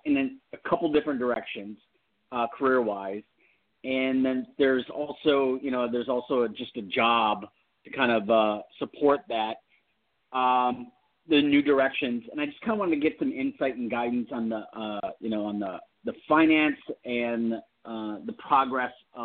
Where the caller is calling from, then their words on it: California, United States; I am in California.